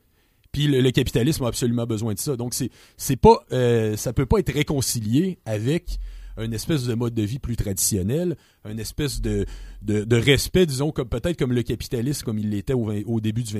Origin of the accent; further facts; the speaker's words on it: Quebec, Canada; il y a des animateurs de ma région d'origine qui est Québec